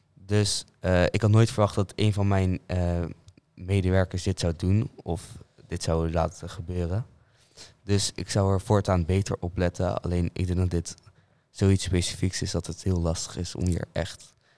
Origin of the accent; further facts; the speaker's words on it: Utrecht, Netherlands; ik ben 34 jaar oud. Ik kom uit Utrecht en ik werk nu als baas bij de McDonald's hier op Beneden.